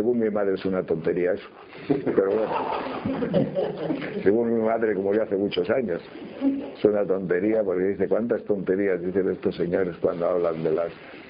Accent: León, Castile and León, Spain; eso que nosotros somos de León, pero de esos que bajaban con rebaños transhumantes

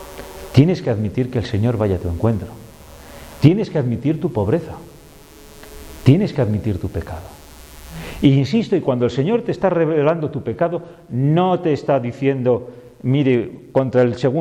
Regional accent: Castile, Spain; Y más aquí, que somos castellanos viejos.

